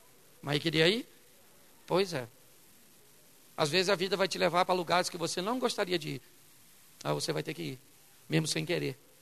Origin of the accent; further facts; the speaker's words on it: Rio de Janeiro, Brazil; eu sou do Rio de Janeiro.